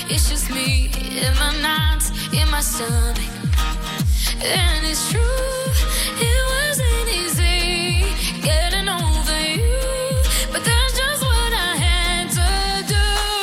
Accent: Portugal; French is a second language; Moi, je viens du Portugal. Je dis bien vous à mes parents.

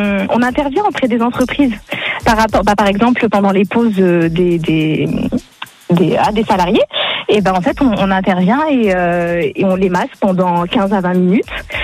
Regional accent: Provence-Alpes-Côte d'Azur, France; Je suis de Montsartout. Dans la Côte d'Azur, à côté de Cannes.

